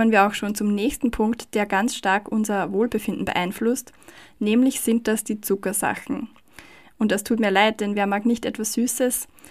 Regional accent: Austria; Bei uns in Österreich ist

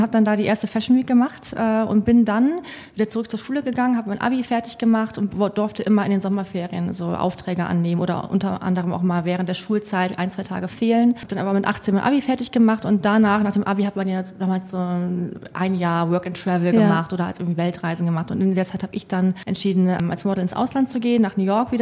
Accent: Cologne, North Rhine-Westphalia, Germany; born there; now in Hamburg, Germany; 30 Jahre alt, bin tatsächlich auch gebürtige Kölnerin.

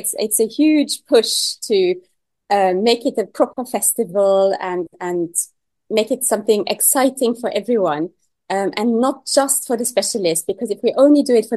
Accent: Luxembourg; English is a second language; moved away as an adult; now in London, United Kingdom; I was hiding in London, but I am from Luxembourg originally.

